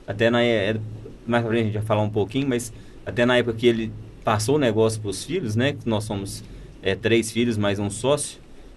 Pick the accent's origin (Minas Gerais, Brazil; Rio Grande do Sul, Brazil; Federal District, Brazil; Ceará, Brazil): Minas Gerais, Brazil; Uberlândia; Nascido, criado, estudado, trabalhado em Uberlândia. Eu nasci em Uberlândia